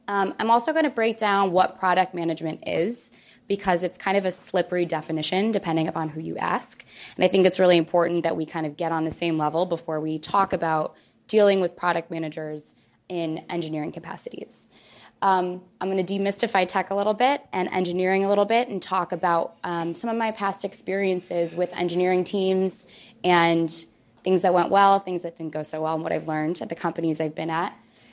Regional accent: Chicago, Illinois, United States; hail from the north side of Chicago, and I went to school at the University of Wisconsin-Madison. So I'm Midwesterner through and through.

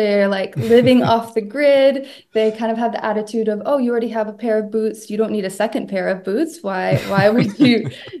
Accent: Canada; moved away as an adult; now in Netherlands; So I grew up in like a very rural community, in Canada, where like lots of farms, lots of trees, lots of nature.

